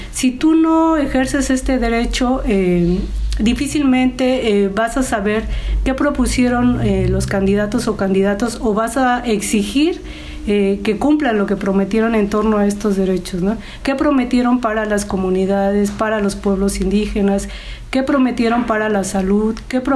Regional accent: Oaxaca, Mexico; Entonces, como oaxaqueños y oaxaqueñas, tenemos que reconocer y revalorar lo que tenemos, ¿no?

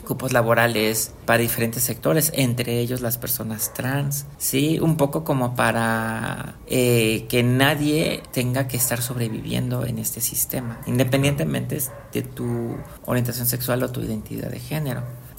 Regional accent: Veracruz, Mexico; born there; tuve que rectificarme en Ciudad de México a pesar de que nací en Veracruz

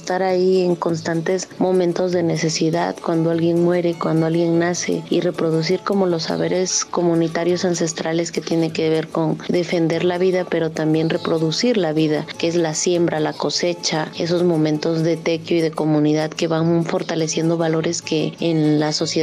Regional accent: Bajos de Coyula, Oaxaca, Mexico; soy originaria de Bajos de Coyula, Santa María, Huatulco, Oaxaca.

